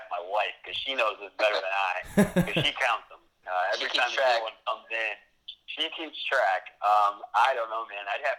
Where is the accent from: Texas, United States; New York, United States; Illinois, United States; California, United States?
Illinois, United States; Chicago; I'm from Chicago, so of course I'm going to tell you Michael's better than LeBron